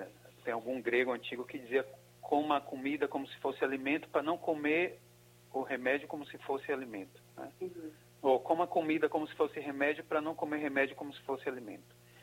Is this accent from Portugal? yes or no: no; Brazil; Eu, como brasileiro, realmente fiquei extremamente envergonhado, né?